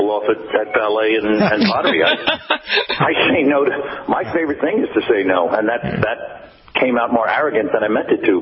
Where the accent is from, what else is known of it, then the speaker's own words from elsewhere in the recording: New York City, New York, United States; Southern California. I grew up in New York City, but I'm in Southern California now.